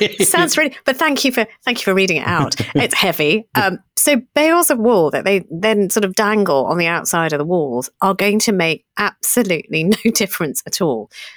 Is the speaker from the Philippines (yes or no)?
no; United Kingdom; you know, we're British